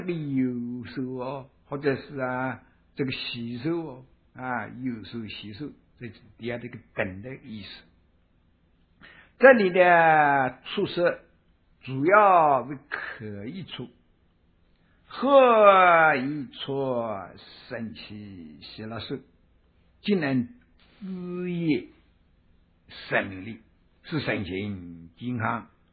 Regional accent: China; 说人逢喜事精神爽，这是我们中国人时常说的句话咯

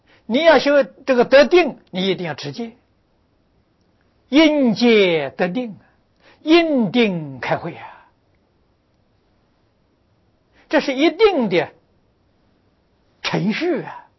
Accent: China; 我们中国人常说的尊师重道啊

